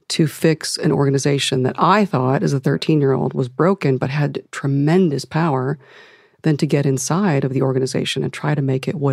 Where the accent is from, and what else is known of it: Akron, Ohio, United States